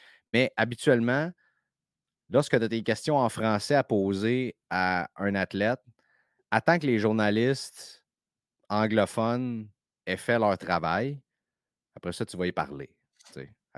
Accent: Quebec City, Quebec, Canada; C'est pas parce que je viens de Québec que je suis habitué de jouer dans le fret.

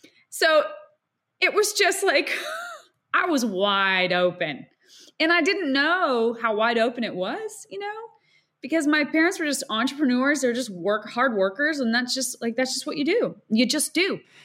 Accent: Bozeman, Montana, United States; So yes, born and raised in Bozeman, Montana. So if anyone's watching Yellowstone, that is the hometown that they're depicting in the show.

